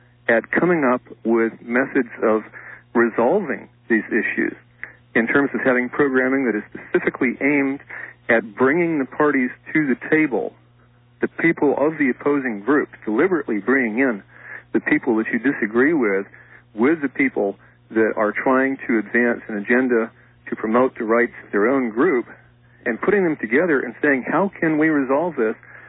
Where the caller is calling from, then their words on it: Santa Ana, California, United States; I'm calling from Santa Ana.